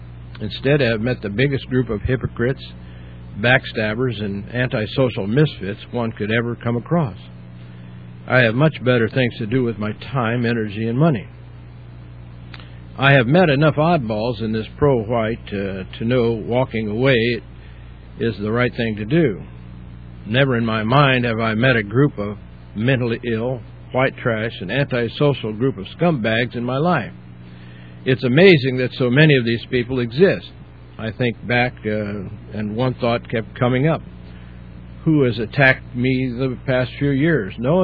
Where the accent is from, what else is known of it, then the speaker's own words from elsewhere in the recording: Kentucky, United States; led by Ron Edwards and the national headquarters based out of my home state of Kentucky.